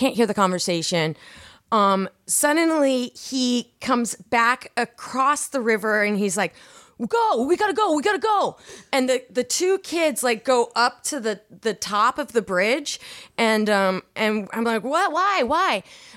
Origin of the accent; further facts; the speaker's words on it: Seattle, Washington, United States; We were just playing. I'm from Seattle, you know.